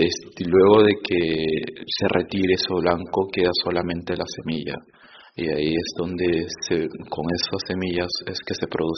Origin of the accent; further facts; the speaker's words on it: Madre de Dios, Peru; Nosotros somos de una ciudad que se llama Madre de Dios, que es la capital de la biodiversidad de Perú